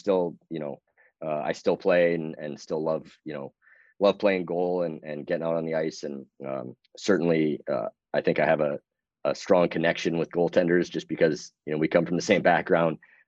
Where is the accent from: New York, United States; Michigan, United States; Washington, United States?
Washington, United States; Seattle; also born or lived in New England / New Jersey; You know, I grew up in Seattle, and then obviously went to school and lived in New England for a long time, and New Jersey.